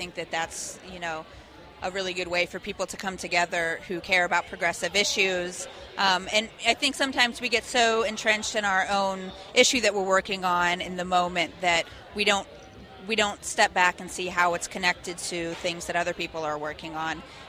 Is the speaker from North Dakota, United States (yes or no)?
no; Columbus, Ohio, United States; Yeah, I'm from Columbus, and we have an office here in Columbus